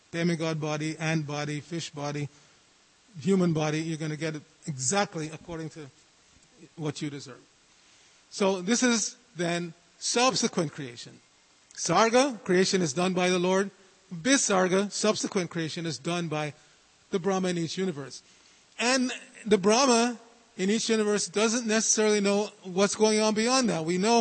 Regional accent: Jamaica; born there; he understood that I was born in Jamaica.

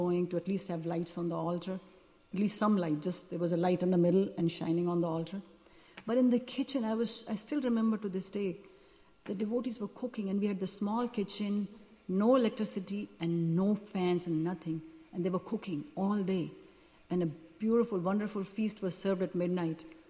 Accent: India; And I do remember when growing up in India that we would sleep on the terrace of our house

